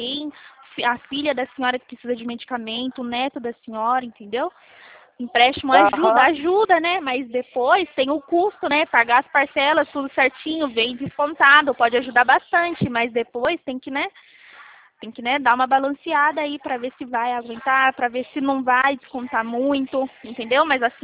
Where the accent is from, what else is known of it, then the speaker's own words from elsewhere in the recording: Itatiba, São Paulo, Brazil; Isso, eu sou de Itatiba.